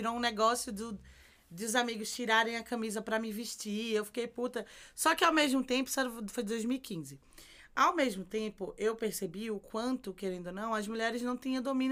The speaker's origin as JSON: {"language": "Portuguese", "town": "Recife", "region": "Pernambuco", "country": "Brazil", "said": "na verdade, eu sou de Recife, Olinda, pra quem não sabe, que é a terra do carnaval."}